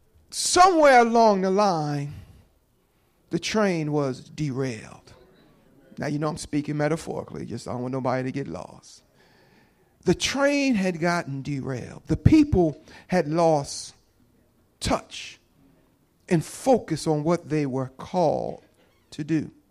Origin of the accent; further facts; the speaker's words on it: New Jersey, United States; You know, growing up in Jersey, I ain't know nothing about no central air.